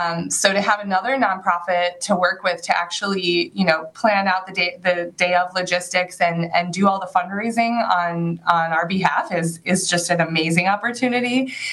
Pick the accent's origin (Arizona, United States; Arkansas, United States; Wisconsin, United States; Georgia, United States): Wisconsin, United States; Lake Geneva; I'm from Lake Geneva, so I can speak to how amazing those boat tours are.